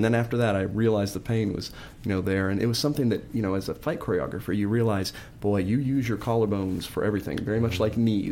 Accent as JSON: {"language": "English", "town": "Lexington", "region": "Kentucky", "country": "United States", "said": "I'm from Lexington"}